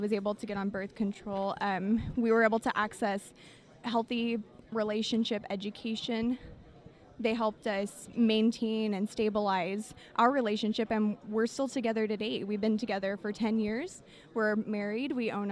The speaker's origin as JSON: {"language": "English", "town": "Odesa", "region": "Odesa Oblast", "country": "Ukraine", "said": "I am originally from Odessa. When I was 15, I found myself living alone"}